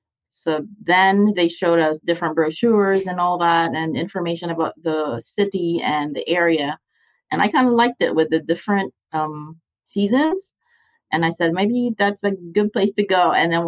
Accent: Philippines; now in United States; I'm originally from the Philippines.

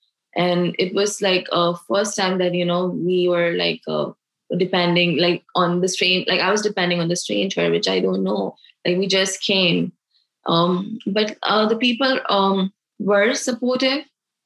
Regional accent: Pakistan; I am from Pakistan

